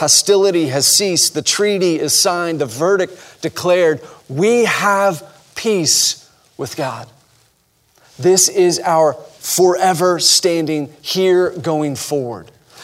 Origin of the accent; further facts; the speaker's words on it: Texas, United States; She asked where we were from. We said, "We're from Texas."